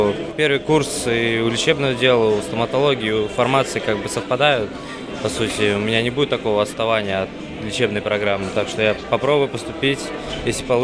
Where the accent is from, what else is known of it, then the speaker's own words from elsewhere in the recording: Staraya Russa, Novgorod Oblast, Russia; Из города Старорус.